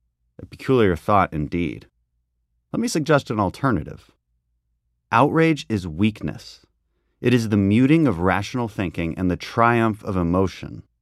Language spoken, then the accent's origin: English; Katy, Texas, United States; I first encountered irrational microaggression interpretations when I was in the third grade, growing up in Katy, Texas, just outside of Houston.